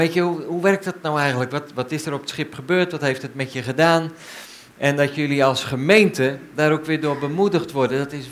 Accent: Ommen, Overijssel, Netherlands; Ik kom uit Ommen, dus dat is wat uit het oosten.

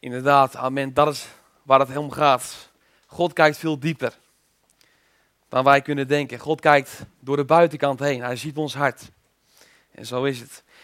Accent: Bunschoten-Spakenburg, Utrecht, Netherlands; Ik was toen 14 jaar. En u weet, ik kom uit Bunschoten-Spakenburg.

